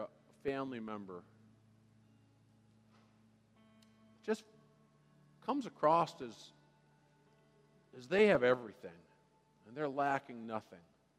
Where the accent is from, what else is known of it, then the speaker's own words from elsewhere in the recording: Redwood Falls, Minnesota, United States; I'm from Redwood Falls. I'm a Minnesotan. In fact, I just told John, I'm from Minnesota.